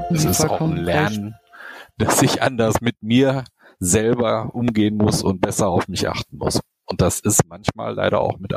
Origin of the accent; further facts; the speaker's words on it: Vlotho, North Rhine-Westphalia, Germany; ich habe auch in meiner Heimatstadt Flotow, ich habe im Wahlkreis wirklich eine große Anzahl an Reha-Kliniken